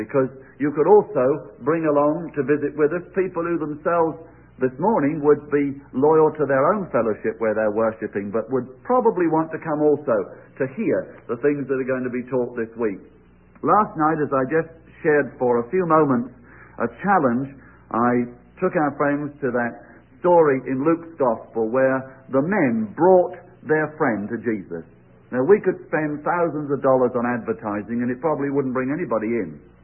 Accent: England, United Kingdom; And just to tell them I'm an Englishman might not be very satisfactory.

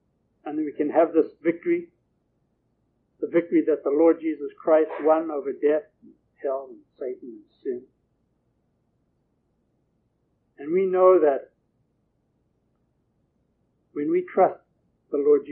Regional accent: New Zealand; now in Canada; when I came from New Zealand, and I spent the required number of years here, and I fulfilled all the other requirements that the country needed from me, then I became a Canadian citizen.

